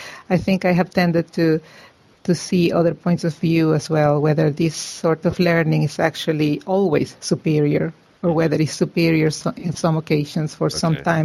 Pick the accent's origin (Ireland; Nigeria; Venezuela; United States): Venezuela; And I come originally from Venezuela, so I'm very interested in, you know, developing country issues.